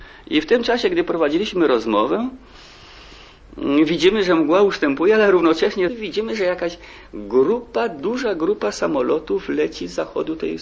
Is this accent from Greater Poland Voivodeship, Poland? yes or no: yes; Greater Poland Voivodeship, Poland; Ja pochodzę z Poznańskiego.